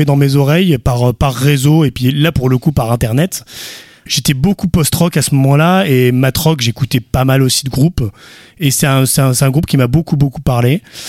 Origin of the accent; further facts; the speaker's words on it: Auvergne-Rhône-Alpes, France; now in Nantes, France; je viens plutôt de Rhône-Alpes au départ.